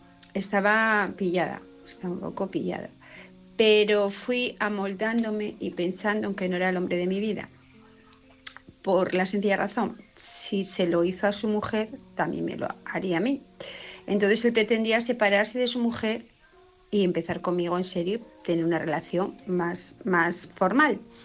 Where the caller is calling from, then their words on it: Asturias, Spain; de Asturias